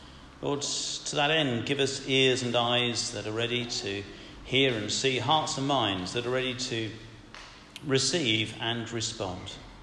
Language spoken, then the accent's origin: English; East of England, United Kingdom; for a boy growing up in East Anglia